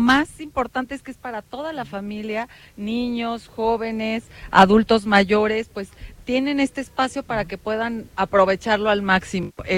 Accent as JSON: {"language": "Spanish", "country": "Mexico", "said": "estas tradiciones que a nosotros como mexicanos son tan importantes"}